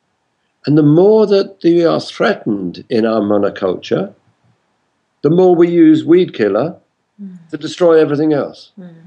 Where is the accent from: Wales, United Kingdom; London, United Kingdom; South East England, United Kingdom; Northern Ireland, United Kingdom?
South East England, United Kingdom; I grew up in the Thames Valley, which is an area of chalk land, and then went to live in lots of different parts of the world